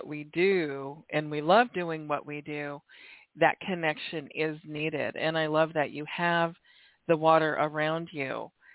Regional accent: Oregon, United States; born there; also born or lived in Washington / California; now in Alaska, United States; I was born in Oregon, lived in Washington.

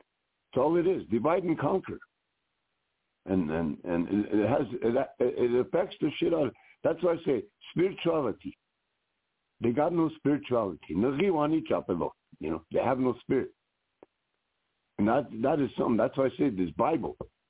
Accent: South Dakota, United States; I said, I'm from South Dakota, I'm Oglala. I said, I'm down here in Pomo country.

